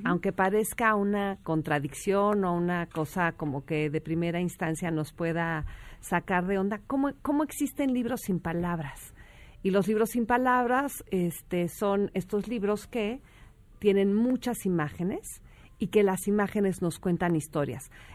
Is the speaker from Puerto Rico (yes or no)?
no; Mexico; siendo mexicano, sí, lo amo, sí, porque amo, es sí. Mexicano.